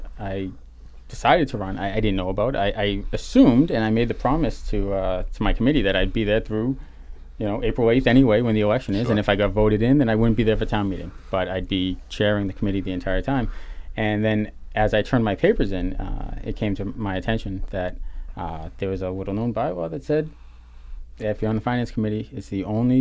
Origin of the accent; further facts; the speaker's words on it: Rockland, United States; So I was born and raised in Rockland, graduate of the class of 1998. I'm a homeowner in Rockland, a lifelong resident.